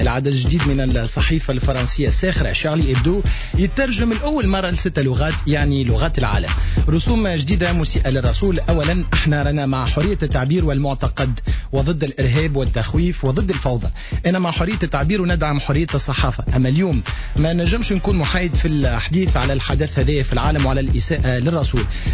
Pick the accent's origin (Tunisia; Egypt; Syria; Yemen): Tunisia; أنا تونسي